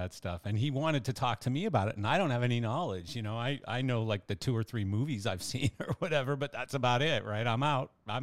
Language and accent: English; Canada; I'm biased, of course, because I'm Canadian